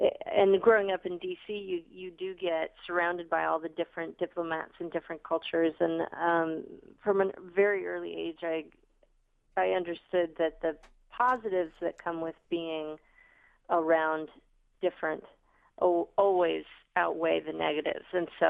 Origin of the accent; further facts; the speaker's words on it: Washington, District of Columbia, United States; And I'm originally from Washington, D.C. That's where I grew up.